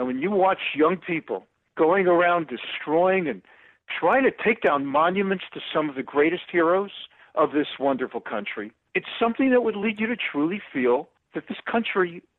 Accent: United States; born there; It's one of the great blessings in my life that I was born in the United States

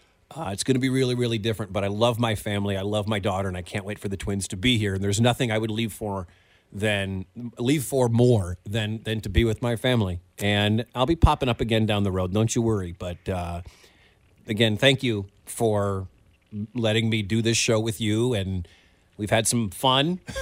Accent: Milwaukee, Wisconsin, United States; also born or lived in Detroit; I always say that I was born in Detroit and I grew up in Milwaukee.

